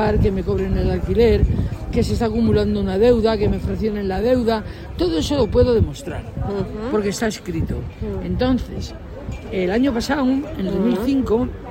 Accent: Extremadura, Spain; moved away as an adult; now in Madrid, Spain; vengo de Extremadura. Uh-huh. Y me tengo que ir de Extremadura

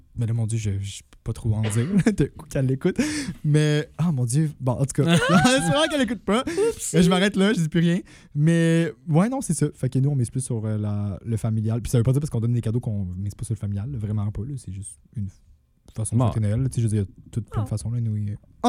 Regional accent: Quebec City, Quebec, Canada; Oui, ben ça, moi, j'en ai un chez nous, mais un grand, pas un petit. Mais, chez nous, à Québec

